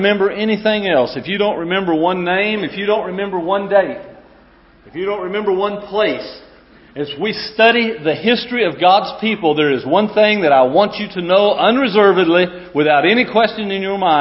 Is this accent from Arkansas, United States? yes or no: yes; Arkansas, United States; now in Creel, Mexico; you would probably never know it by listening to me, but I am from Arkansas. That's where our home, family, and home congregation is. We are currently living in Mexico, in the mountains, in Creel, Chihuahua, Mexico.